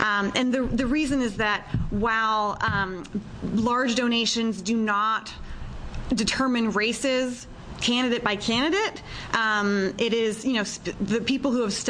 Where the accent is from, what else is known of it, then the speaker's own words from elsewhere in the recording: Washington, United States; other than the fact that I'm from Washington State and I always try to work on legislation near home